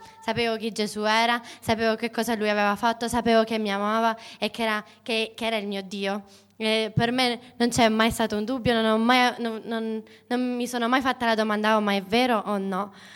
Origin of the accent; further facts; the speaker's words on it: Pescara, Abruzzo, Italy; ho 20 anni e vengo da Pescara, dall'Abruzzo. Quindi per me è un grande privilegio essere tornata nella mia patria